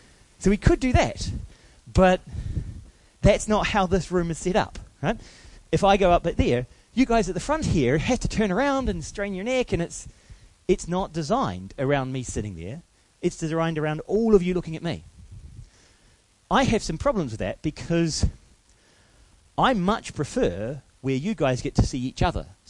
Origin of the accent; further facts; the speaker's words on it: New Zealand; So as a New Zealander, we have given away our vowels for some reason.